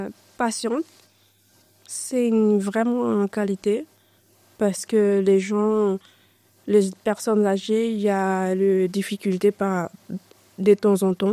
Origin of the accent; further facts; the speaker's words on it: Suriname; French is a second language; now in France; Mon pays, c'est Suriname. Mon pays d'origine, c'est Suriname. J'ai été travaillé là-bas dans une orphelinat.